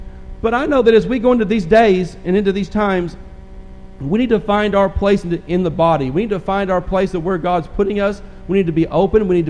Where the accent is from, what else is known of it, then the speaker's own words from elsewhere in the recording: Nashville, Tennessee, United States; accent: Southern; You'll know as I talk that I'm not from the north. I was born in Nashville, Tennessee at a very early age. I grew up in the south, so it's going to sound real southern.